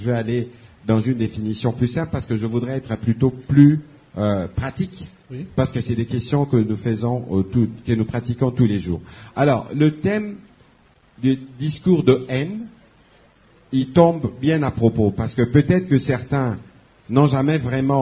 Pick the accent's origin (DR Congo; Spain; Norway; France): DR Congo; Kinshasa; Alors, moi, j'ai grandi dans un contexte décomplexé. J'ai grandi à Kinshasa